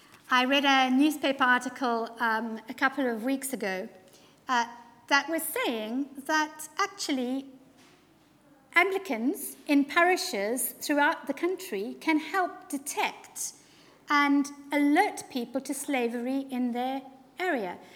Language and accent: English; Zimbabwe; now in United Kingdom; They're some of the first people my family and I met when we came from Zimbabwe to UK about 18 years ago.